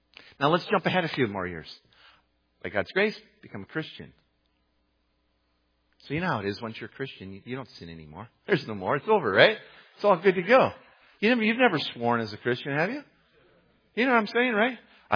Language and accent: English; Waukegan, Illinois, United States; one of the most awesome memories I have of growing up in Waukegan